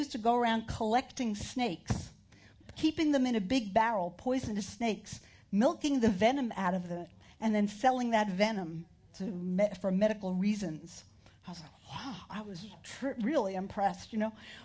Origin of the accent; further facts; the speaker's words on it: New York, United States; As you know, I'm from New York. I don't know anything about snakes.